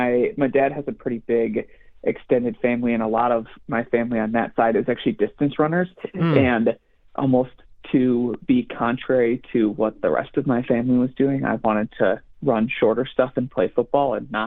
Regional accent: Batavia, Illinois, United States; also born or lived in Peoria, United States; I was born in Peoria, Illinois, which is in the middle of Illinois, and then we moved around a decent bit growing up.

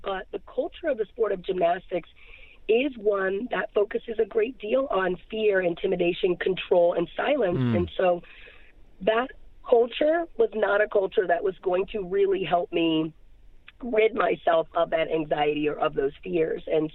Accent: Silver Spring, Maryland, United States; born or raised there

